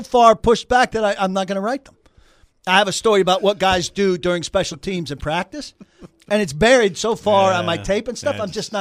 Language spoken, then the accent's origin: English; New Jersey, United States; But I'm from New Jersey.